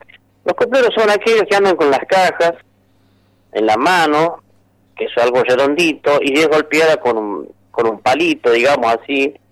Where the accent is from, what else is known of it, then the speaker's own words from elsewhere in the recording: La Rioja, Argentina; viva mi Rioja, carajo, viva mi tierra querida